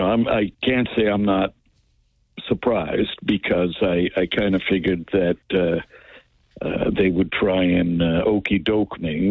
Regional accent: United States; But, you know, I as an American, I would think that I should have the right to open up any type of business

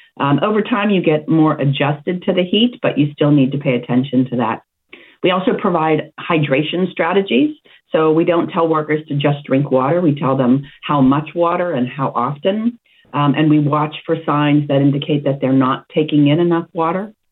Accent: Plum, Pennsylvania, United States; I grew up in Plum, in the eastern part, and I lived in Friendship for a lot of years. And right now I'm in Armstrong County near Katanning.

